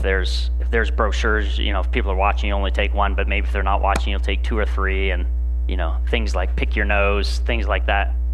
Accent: Canada; sometimes when I get around Canadians, my accent reverts a little bit.

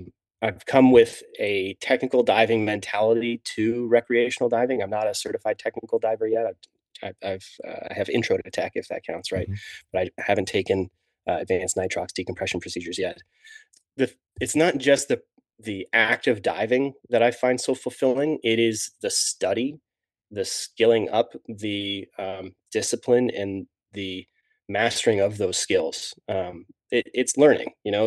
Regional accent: New Jersey, United States; born there; I was born in New Jersey, and we have a family place down there on the South Coast, in a town called Avalon.

